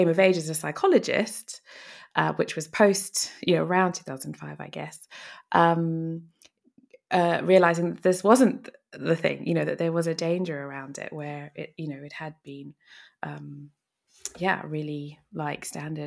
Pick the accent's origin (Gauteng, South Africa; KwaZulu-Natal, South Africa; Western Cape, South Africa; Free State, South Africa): Gauteng, South Africa; Johannesburg; I grew up in Johannesburg in the 80s and 90s, and there was huge levels of violent crime.